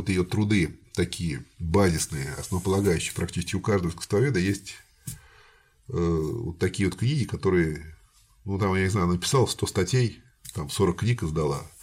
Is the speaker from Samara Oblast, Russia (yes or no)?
yes; Samara, Samara Oblast, Russia; а я, как самарец, считаю ее своей.